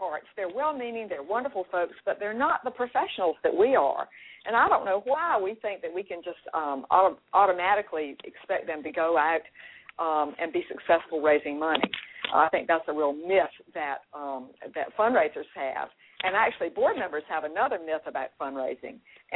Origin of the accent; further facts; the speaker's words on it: Raleigh, North Carolina, United States; And there was an organization in Raleigh, I'm from Raleigh, North Carolina, Interact, the local rape crisis center